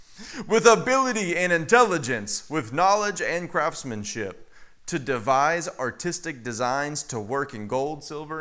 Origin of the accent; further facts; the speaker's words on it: Texas, United States; America. Even worse, Texas. And I'm Texan.